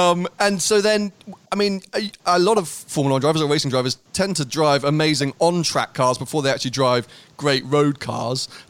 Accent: Monaco; I was going to say, growing up in Monaco, you are literally surrounded by Ferraris because they are every other car.

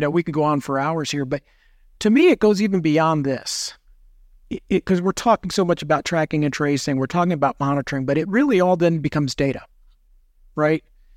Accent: New York, United States; I was born in Manhattan and then moved outside of the city. So I'm a New Yorker by birth and still identify as a New Yorker.

